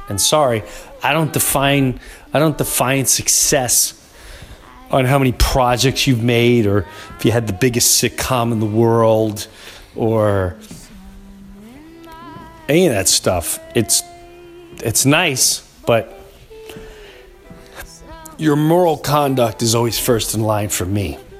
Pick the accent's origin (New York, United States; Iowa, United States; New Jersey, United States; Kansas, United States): New York, United States; where I grew up in Long Island, don't be a dick.